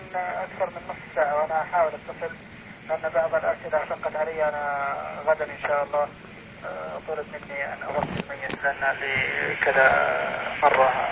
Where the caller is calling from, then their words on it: Saudi Arabia; قبل ما أنا أتكلم من السعودية